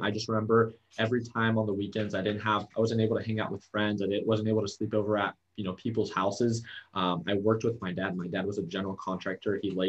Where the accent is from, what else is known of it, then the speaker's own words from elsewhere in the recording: California, United States; I'm from California. I moved to Arizona to attend ASU Poly.